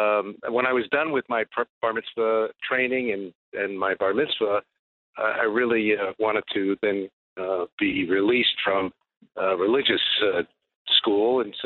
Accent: New York, United States; And I was from New York, and you know, we Jewish people love to argue.

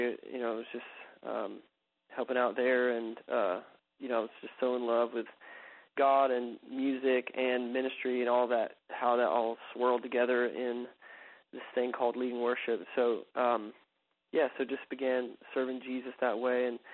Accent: the South, United States; So I grew up in the South

